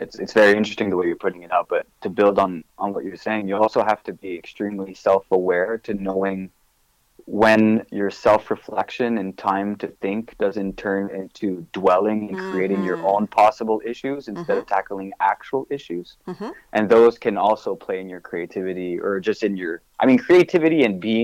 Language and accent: English; Quebec, Canada; English is a second language; especially because I'm from the French-Canadian side of Canada, And I've always wanted to speak and write English.